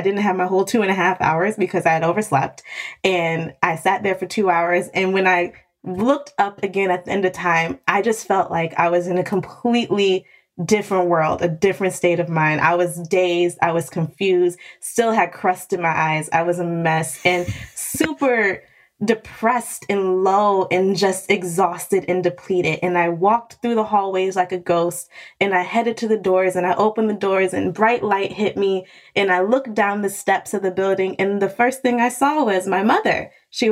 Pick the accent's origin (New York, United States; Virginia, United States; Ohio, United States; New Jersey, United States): Virginia, United States; Hampton; now in North Carolina, United States; No, I'm from Hampton, Virginia. I'm from the South originally.